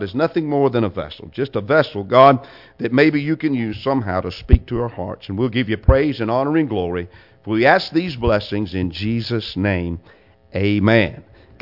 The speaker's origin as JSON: {"language": "English", "town": "Villa Rica", "region": "Georgia", "country": "United States", "tie": "born or raised there", "said": "I remember when you could drive across town and probably only meet five cars, because I was born and raised here in Villarica."}